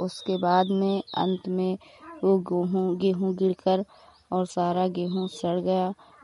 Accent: Hariharpur, Uttar Pradesh, India; मैं हरिहरपुर गांव जिला श्रावस्ती की रहने वाली हूँ।

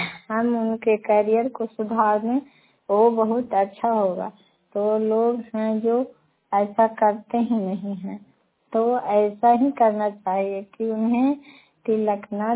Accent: Badiha, Bihar, India; मैं बडीहा गांव से हूँ, उठाखा पंचायत से, नगर नौसा प्रखंड से, नालंदा जिला से।

